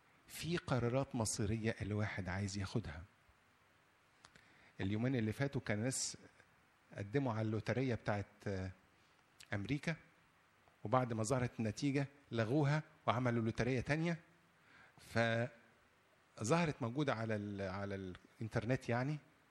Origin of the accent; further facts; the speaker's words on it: Egypt; الاحداث اللي حصلت في عندنا في مصر هنا